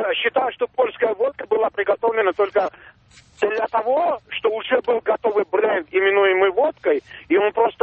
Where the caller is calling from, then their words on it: Georgia; Здравствуйте, я звоню с Грузии.